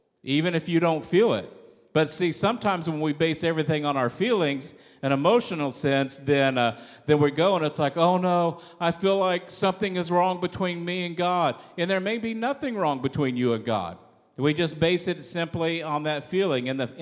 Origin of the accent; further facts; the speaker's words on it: Midwest, United States; I grew up in the Midwest where there's tornadoes